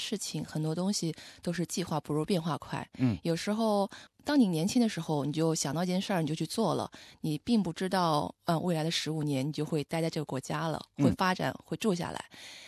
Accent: Hangzhou, Zhejiang, China; moved away as an adult; now in Melbourne, Australia; 我是来自杭州的。我2001年来到墨尔本，就像所有的啊留学生一样，我是来读书的。

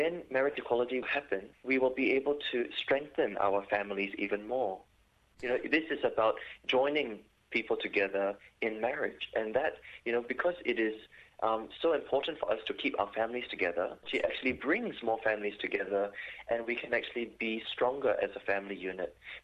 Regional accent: Malaysia; now in Australia; so for me, like even I am a Malaysian Chinese, I'm an Australian, Asian Australian. When I came here to Australia, I understand what it is like to be on the receiving end of discrimination.

